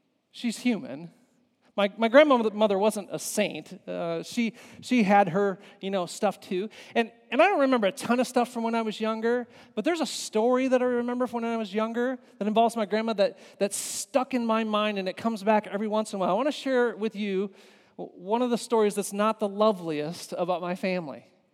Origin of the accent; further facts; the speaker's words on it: Zealand, United States; now in Jamestown, United States; And then my family, we moved out real far west to Zealand. Where I grew up, and I grew up in Zealand, and then now I'm back in the homeland, right? I live here in Jamestown. I moved back here